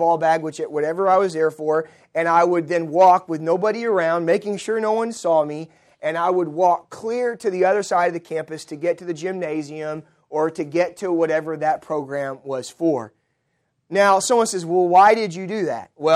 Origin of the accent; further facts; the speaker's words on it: West Covina, California, United States; Growing up in West Covina, California, I spent my entire life pretty much from the age of about 4 months till 18 years old living in the same apartment complex.